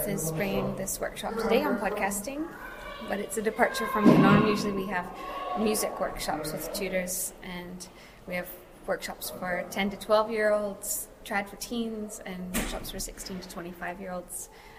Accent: Powell River, British Columbia, Canada; moved away as an adult; now in Edinburgh, United Kingdom; I'm from the west coast of Canada, a little town called Powell River.

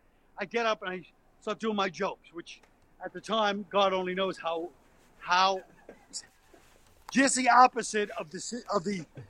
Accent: Brooklyn, New York, United States; I know a lot of people think, hey, I'm from Brooklyn. You know, this guy's from Brooklyn.

